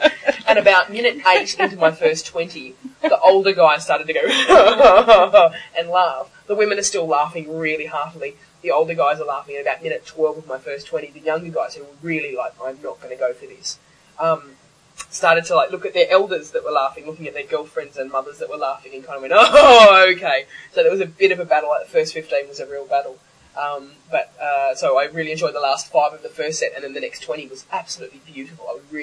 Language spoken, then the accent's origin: English; Australia; as an Australian, I barely speak English properly, right?